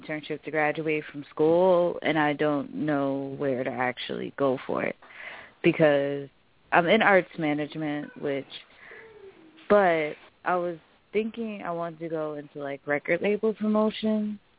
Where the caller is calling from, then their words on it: New York, United States; I'm calling from New York.